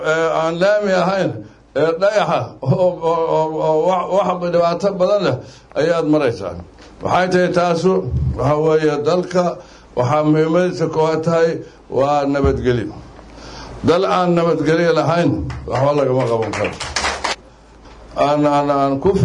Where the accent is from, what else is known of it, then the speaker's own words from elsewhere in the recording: Qardho, Bari, Somalia; born there; inaan maanta lagu soo dhaweeyo magaalada qardho oo run ahaantii waxay noqonaysaa taariikh lama ilaawana sababtoo ah waa meeshii aan ku dhashay ee dugsi qur-aanka aan ka galay qardho sidaba taariikh badan bay leedahay waa magaalo qadiimi ah